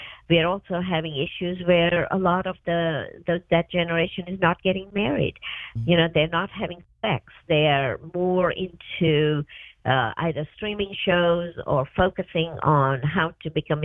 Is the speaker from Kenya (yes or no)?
yes; Kenya; now in United States; Then I grew up in Kenya